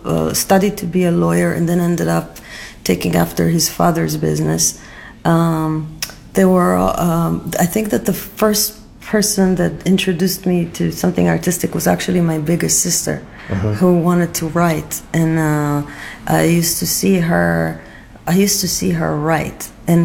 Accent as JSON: {"language": "English", "town": "Tel Aviv", "region": "Tel Aviv District", "country": "Israel", "tie": "born or raised there", "said": "I grew up in Tel Aviv, and nobody in my family was an artist."}